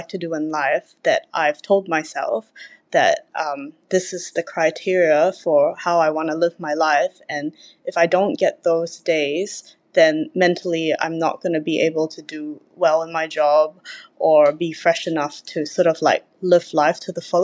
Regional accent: Singapore; Yeah, so like growing up in Singapore, we were told that we have to live with different people of different backgrounds

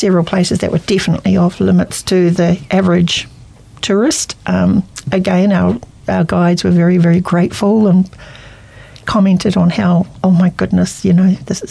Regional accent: New Zealand; And where are you from? From New Zealand.

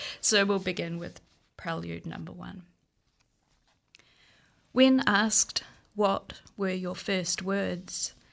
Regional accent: Waikato, New Zealand; also born or lived in Tokoroa; To introduce myself … I was born in Tokoroa, raised in the Waikato. I am a queer, non-binary Pākehā person

